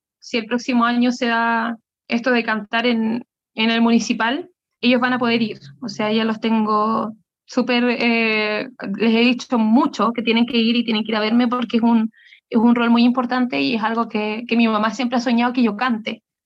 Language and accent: Spanish; Chile; Y aquí en Chile, porque es para mí importante aquí en mi país